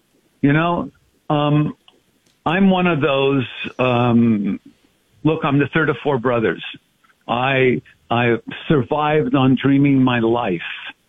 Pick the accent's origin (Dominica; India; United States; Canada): Canada; Montreal, Quebec; I'm the third of four brothers, born and raised in Montreal.